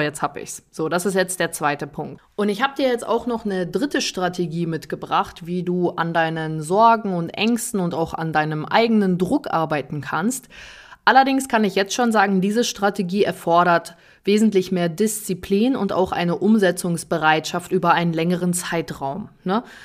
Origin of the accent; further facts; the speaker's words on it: North Rhine-Westphalia, Germany; moved away as an adult; now in Nuremberg, Germany; dass ich alleine mit 22 nach Nürnberg gezogen bin, weil ich einfach einen Tapetenwechsel brauchte. Ich komme ursprünglich aus NRW, also 450 Kilometer weit weg von meiner Familie